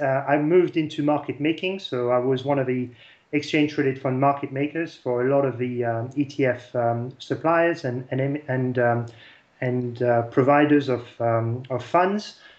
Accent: France; accent: French; also born or lived in United Kingdom; So obviously with my accent, people will recognize that I have a bit of a French accent. So I'm half French, half Brit.

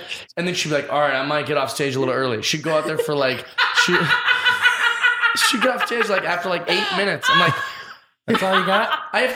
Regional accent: Kent, Washington, United States; But because I'm born and raised in Kent, Washington.

